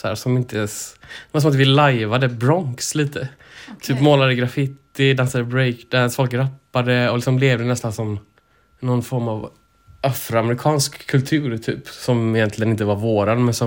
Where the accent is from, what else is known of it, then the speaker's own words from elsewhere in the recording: Gothenburg, Västra Götaland County, Sweden; also born or lived in Stockholm, Sweden; Biskopsgården var det väldigt tydligt så där jag växte upp. Och även andra områden jag bott i, så här Rinkeby eller förort och så.